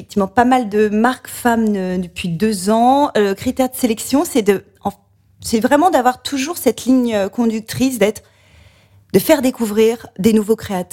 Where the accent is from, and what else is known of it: Auvergne-Rhône-Alpes, France; born or raised there